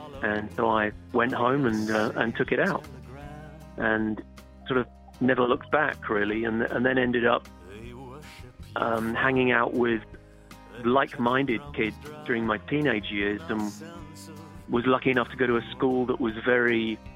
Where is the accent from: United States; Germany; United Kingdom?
United Kingdom; England; moved away as an adult; now in Paris, France; I am. I'm from England. I was born and grew up there, but I've lived in France for quite a few years now. I live in Paris.